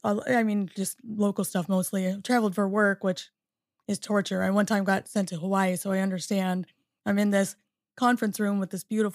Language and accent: English; Canada; born there; I'm a Canadian born and also American through marriage. And I used to work in Michigan before I was a U.S. citizen